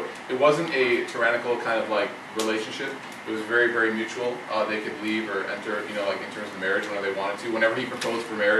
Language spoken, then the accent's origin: English; Chicago, Illinois, United States; I'm from Chicago, born and raised, but I moved to the South.